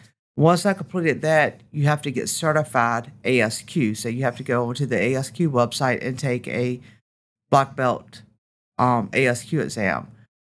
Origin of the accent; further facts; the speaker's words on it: Franklin, Virginia, United States; So I grew up in Franklin, Virginia.